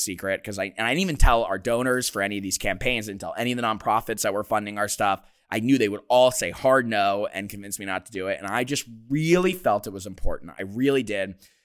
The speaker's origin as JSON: {"language": "English", "town": "Philadelphia", "region": "Pennsylvania", "country": "United States", "said": "we're both from Philly"}